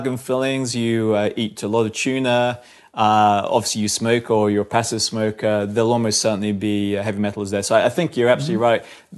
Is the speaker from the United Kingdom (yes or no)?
yes; London, United Kingdom; I'm from London.